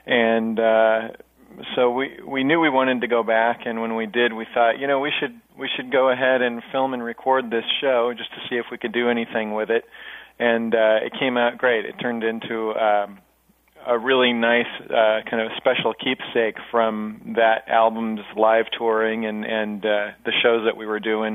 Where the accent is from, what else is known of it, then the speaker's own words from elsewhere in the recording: San Luis Obispo, California, United States; Home is Central Coast of California, San Luis Obispo, to be precise, or San Luis Obispo County.